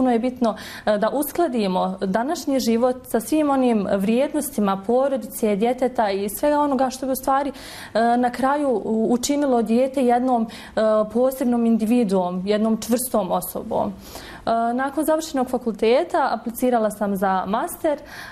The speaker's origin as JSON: {"language": "Bosnian", "town": "Novi Travnik", "region": "Federation of Bosnia and Herzegovina", "country": "Bosnia & Herzegovina", "lives_now": "Turkey", "said": "Ja sam završila srednju školu u Bosni i Hercegovini, dolazim iz Novog Travnika."}